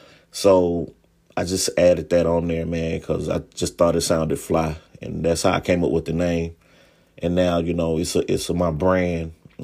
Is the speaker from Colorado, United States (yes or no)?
no; Childersburg, Alabama, United States; But yeah, I'm originally from Childersburg, Alabama, and that's like 45 minutes outside of Birmingham, you know.